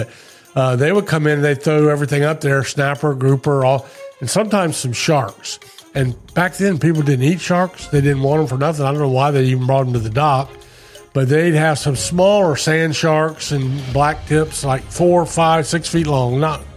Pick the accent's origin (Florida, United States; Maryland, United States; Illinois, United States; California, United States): Florida, United States; Ponce Inlet; Part of the fun of growing up in Ponce Inlet.